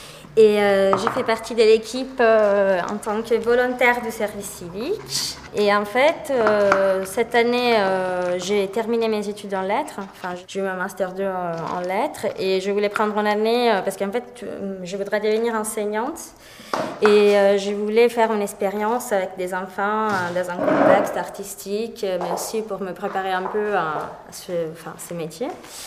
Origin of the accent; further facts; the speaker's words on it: Italy; Maintenant, je suis là depuis bientôt 7 mois. Je suis italienne.